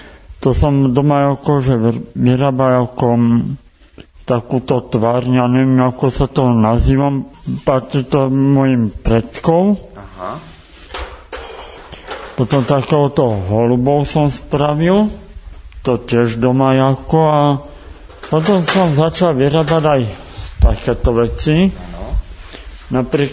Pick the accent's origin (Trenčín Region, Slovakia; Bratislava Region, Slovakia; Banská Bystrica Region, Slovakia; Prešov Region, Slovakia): Bratislava Region, Slovakia; Pezinok; pochádzam z Pezinka, ale ja som sa presúval sem do krajného.